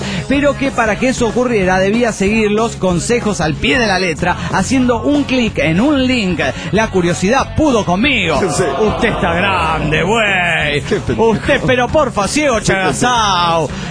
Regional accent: Tultitlán, State of Mexico, Mexico; de Tutitlán, Estado de México.

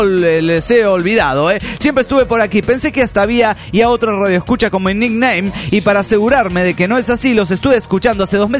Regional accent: Potosí, Bolivia; de Potosí, Bolivia.

